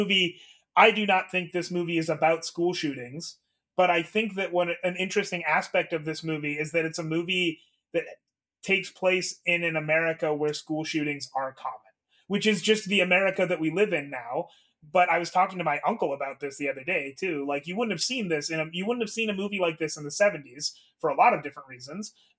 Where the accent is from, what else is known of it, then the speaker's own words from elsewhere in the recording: Canada; I am saying all of this as a Canadian in Canada.